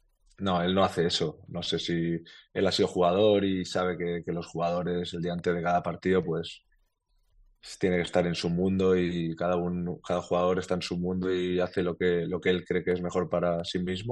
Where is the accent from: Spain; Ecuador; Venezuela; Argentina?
Spain; conmigo también soy español